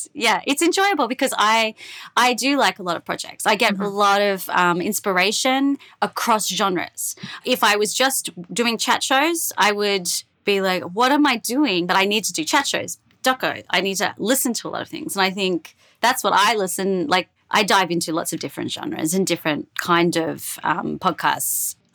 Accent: Australia; now in Brooklyn, United States; Yes, I am Australian with my accent.

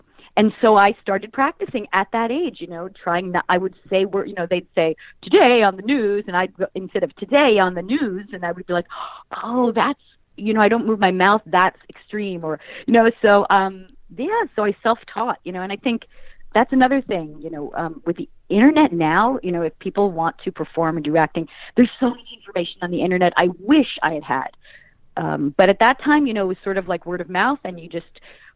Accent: Long Island, New York, United States; I grew up in Long Island.

